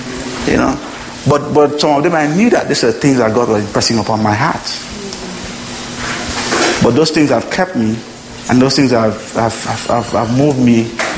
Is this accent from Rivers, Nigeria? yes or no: yes; Port Harcourt, Rivers, Nigeria; Because where I am is just about an hour, 10, 20 minutes to the fellowship I grew up in Port Harcourt.